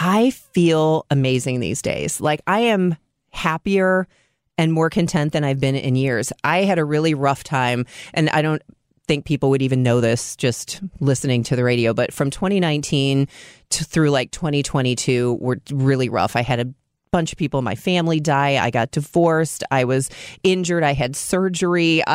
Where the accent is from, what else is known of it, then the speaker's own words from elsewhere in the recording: Chicago, Illinois, United States; I grew up in Chicago and now my daughter is there and I see what an amazing place Chicago is.